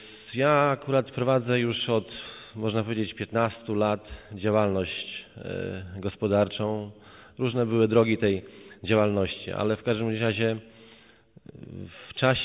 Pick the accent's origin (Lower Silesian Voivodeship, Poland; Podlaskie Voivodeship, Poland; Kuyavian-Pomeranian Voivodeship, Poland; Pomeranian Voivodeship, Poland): Lower Silesian Voivodeship, Poland; Jelenia Góra; Ogólnie pochodzę z Jeleniej Góry.